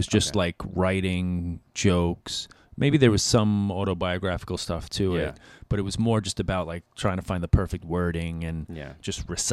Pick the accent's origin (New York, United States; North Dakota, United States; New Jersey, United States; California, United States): New York, United States; also being a New Yorker